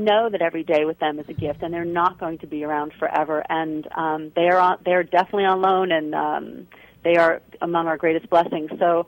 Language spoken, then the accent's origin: English; New York, United States; now in Arizona, United States; And, you know, I'm a New Yorker. My friends are dispersed now, but definitely not Arizonans.